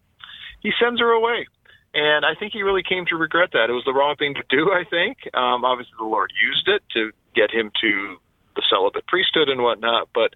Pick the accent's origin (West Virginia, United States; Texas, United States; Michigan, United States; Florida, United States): Michigan, United States; I'm actually a Michigander, but we always had a soft spot for Indianans.